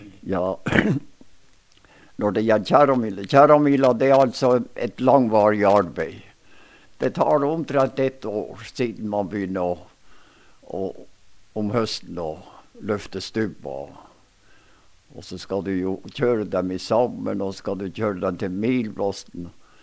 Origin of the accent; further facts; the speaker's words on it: Myrdal, Troms, Norway; Myrdal betyr det, der hvor jeg vokste opp her på Nordbåtssiden.